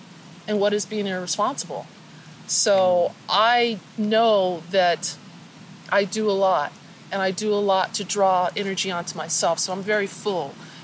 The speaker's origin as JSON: {"language": "English", "town": "Denver", "region": "Colorado", "country": "United States", "tie": "born or raised there", "said": "You know, I grew up in Denver, Colorado. I'm a little bit older than I look."}